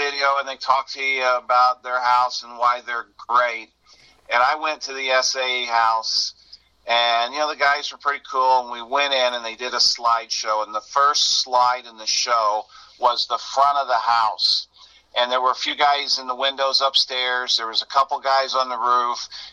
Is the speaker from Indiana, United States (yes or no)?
yes; Indianapolis, Indiana, United States; born there; I was born in 1962 in Indianapolis, Indiana.